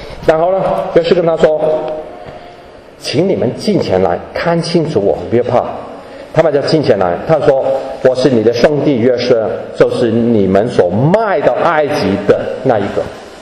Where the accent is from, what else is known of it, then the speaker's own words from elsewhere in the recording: Guangdong, China; 他是一个我们广东人来说是哭